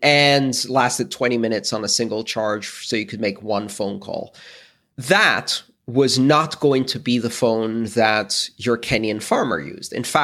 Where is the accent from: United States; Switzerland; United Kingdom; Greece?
Greece; Now, I come from Greece.